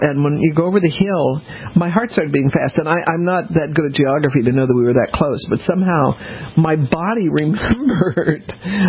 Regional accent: the South, United States; Of course, part of it is that the Civil War has always fascinated me, being a Southerner. And in the South, we do not call it the Civil War.

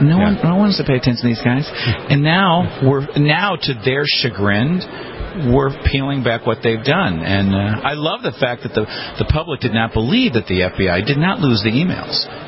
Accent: Detroit, Michigan, United States; I was raised in Detroit by two Detroit police officers

